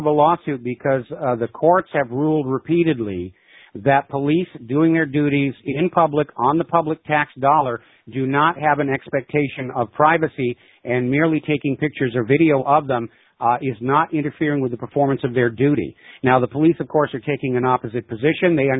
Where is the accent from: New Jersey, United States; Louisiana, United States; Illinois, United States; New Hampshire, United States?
New Hampshire, United States; I'm a Republican. I was raised in New Hampshire.